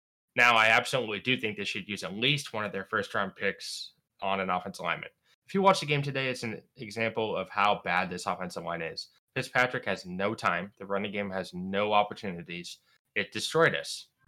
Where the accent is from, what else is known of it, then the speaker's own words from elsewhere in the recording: Oregon, United States; I'm from Oregon. I live in Oregon.